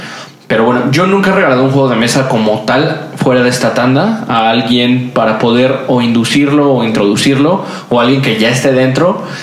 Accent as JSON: {"language": "Spanish", "country": "Mexico", "said": "tenías un pretexto como buen mexicano para hacer una reunión."}